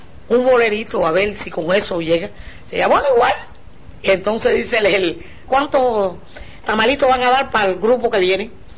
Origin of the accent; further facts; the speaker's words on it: Cruces, Cienfuegos, Cuba; total, yo soy de Cruces, vamos a verlo.